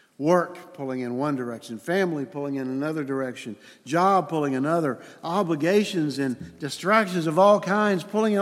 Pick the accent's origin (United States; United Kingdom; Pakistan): United States; Alabama; now in Letcher County, United States; When we first moved to Eastern Kentucky from Alabama, we would meet people, and they would ask, so where are you from? And the very first few times I would say, well, we're originally from Alabama, but we live over at Calvary Campus in Letcher County.